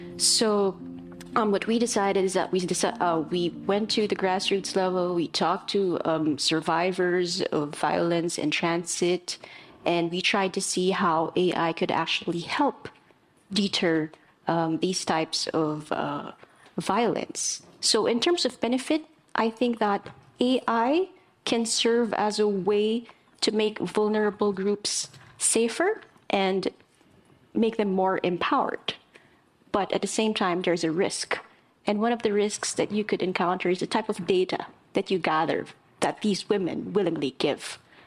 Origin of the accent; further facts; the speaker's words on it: Philippines; First of all, I come from Southeast Asia, from the Philippines.